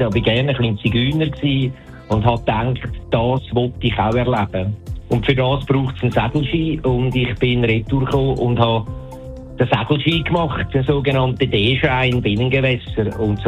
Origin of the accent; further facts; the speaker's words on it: Zürich, Zurich, Switzerland; also born or lived in Wallisellen; Bin aufgewachsen in Wallisellen. Dann mit 10 Jahren in Zürich Schwamendingen. Heute noch stolz natürlich, Schwamendinger zu sein.